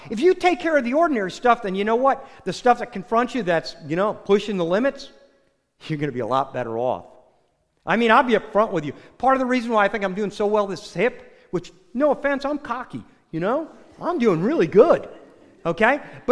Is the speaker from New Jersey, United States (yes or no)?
yes; New Jersey, United States; I mean, in my family growing up in New Jersey, Christmas was a huge deal.